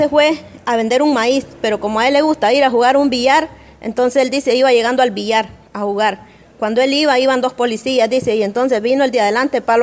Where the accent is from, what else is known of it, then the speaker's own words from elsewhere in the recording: Punta Gorda, South Caribbean Coast Autonomous Region, Nicaragua; vengo de Punta Gorda.